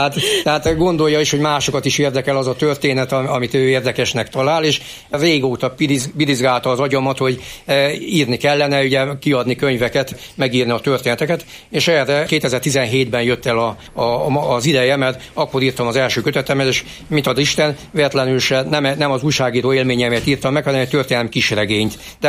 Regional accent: Miskolc, Borsod-Abaúj-Zemplén, Hungary; én már Miskolcon születem, tehát én miskolci vagyok. Mint képviselő úr is ugye Miskolc képviselő, tehát én is született miskolci vagyok, de a fele múltam az Torna Szentjakabhoz között, édesanyám pedig viszlai

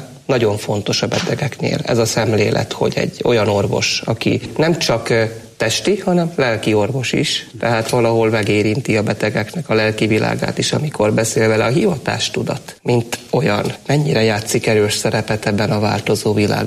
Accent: Nagykáta, Pest, Hungary; Nagykátáról származunk, Szegeden végeztünk

